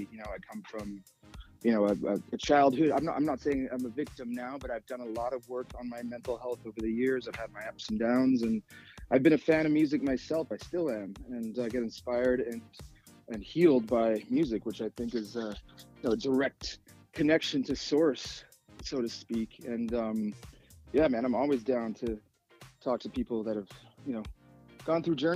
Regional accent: British Columbia, Canada; moved away as an adult; now in United States; I grew up on Vancouver Island, and then I, you know, after that I became a jazz nerd and played jazz and traveled all over.

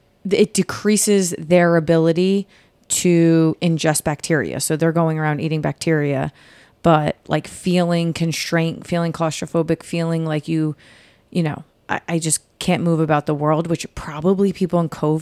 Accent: United States; Yeah, because we're American and Americans use elderberries.

